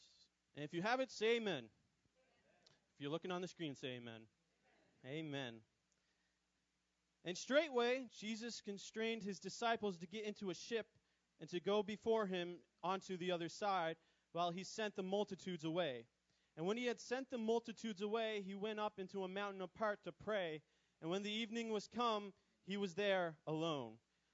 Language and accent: English; Miramichi, New Brunswick, Canada; I am from Miramichi.